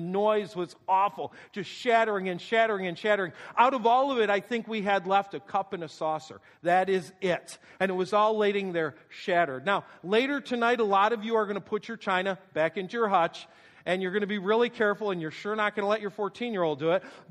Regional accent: New York, United States; So I grew up in Western New York in what I would call a muddle class family.

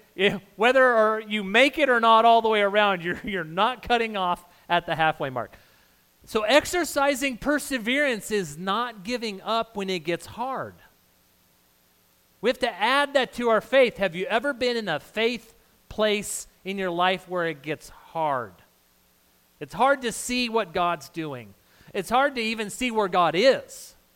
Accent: Las Cruces, New Mexico, United States; I grew up in New Mexico. We used to go to Juarez a couple times a year. I grew up in Las Cruces.

